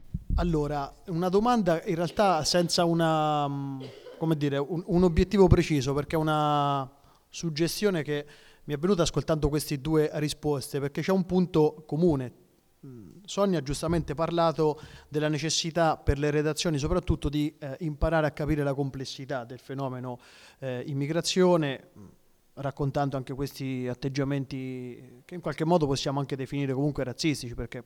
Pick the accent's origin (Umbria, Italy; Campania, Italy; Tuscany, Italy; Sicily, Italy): Umbria, Italy; Terni; l'immigrato discriminato sono io che sono di Terni